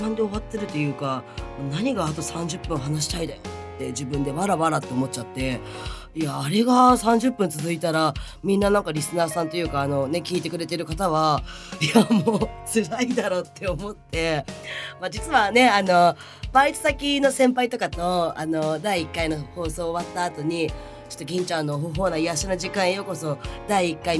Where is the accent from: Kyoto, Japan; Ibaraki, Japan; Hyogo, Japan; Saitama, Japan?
Ibaraki, Japan; やっぱまた地元茨城だから、まあ全然しょっちゅうは会えないけど、会おうと思えば結構すぐ会える距離だけど